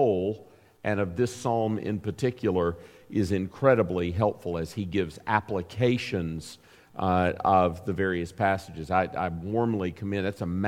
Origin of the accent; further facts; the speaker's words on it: the South, United States; I'm a Southerner, right?